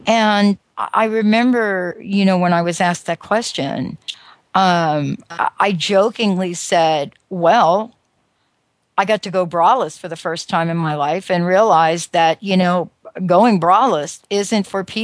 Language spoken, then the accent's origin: English; New Jersey, United States; I'm from Jersey. And so, of course, I work for the telephone company. I was homeless at 17, you know.